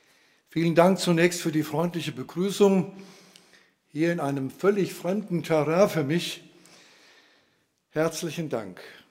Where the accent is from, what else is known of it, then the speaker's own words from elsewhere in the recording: Bottenhorn, Hesse, Germany; born there; moved away; Geboren bin ich in Bottenhorn. Wer hat denn schon mal was von Bottenhorn gehört? Ah ja, da kommt man der Sache etwas näher, aber ich bin schon lange weg.